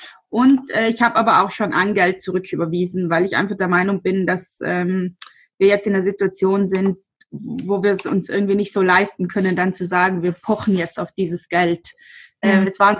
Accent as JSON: {"language": "German", "town": "Alweins", "region": "Trentino-Alto Adige", "country": "Italy", "said": "ich komme aus Alweins, das ist ein kleiner Ort neben Brixen. Wir haben einen Bauernhof mit Gemüseanbau und Apfelwirtschaft und noch dazu ein Gasthaus und eben ein paar Ferienwohnungen."}